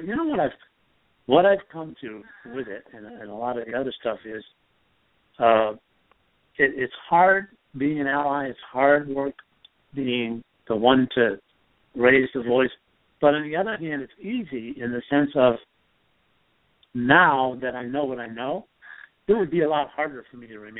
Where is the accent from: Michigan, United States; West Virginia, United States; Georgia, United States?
Michigan, United States; My hometown was one of those bedroom communities in Michigan that was built from the ground up to exclude people of color. A person mm-hmm. of color could not live or work in the town I grew up.